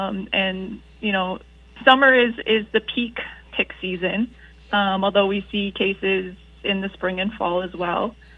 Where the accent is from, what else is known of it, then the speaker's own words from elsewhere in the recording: Minnesota, United States; I'm from Minnesota originally, but more on the Twin Cities area